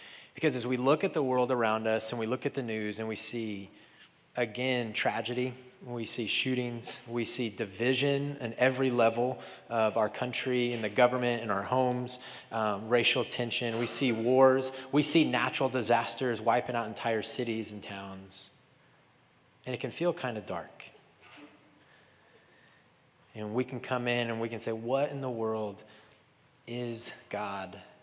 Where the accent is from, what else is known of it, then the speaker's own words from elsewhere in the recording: Kansas, United States; I am from Kansas. I grew up on a cattle ranch in Kansas. And growing up on a cattle ranch in Kansas, I had one goal in life, to be a cowboy, right?